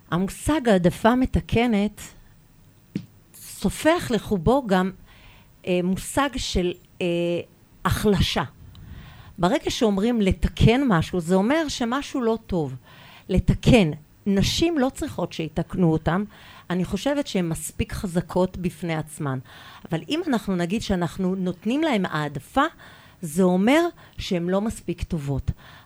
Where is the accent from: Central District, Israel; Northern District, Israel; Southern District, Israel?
Northern District, Israel; Safed; נולדתי בצפת, למשפחה מדהימה. אני הבת הצעירה בשמונה אחים. ההורים שלי עלו ממרוקו. וגדלנו בצפת בעיר מדהימה, חמה, נעימה, שיש בה הכל מהכל.